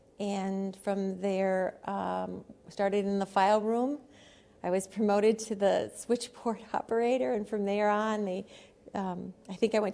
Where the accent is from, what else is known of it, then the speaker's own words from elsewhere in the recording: Milwaukee, Wisconsin, United States; Milwaukee. I was born and raised in Milwaukee.